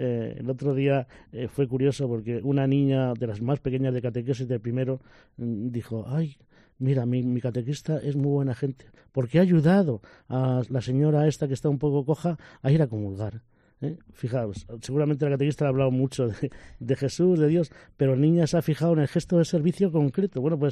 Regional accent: Muñopedro, Castile and León, Spain; yo recuerdo en mi pueblo, Muñoz Pedro, hay todavía turno de vela toda la noche.

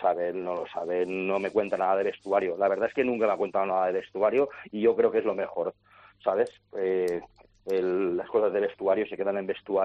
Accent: Valencian Community, Spain; somos valencianistas, somos valencianos

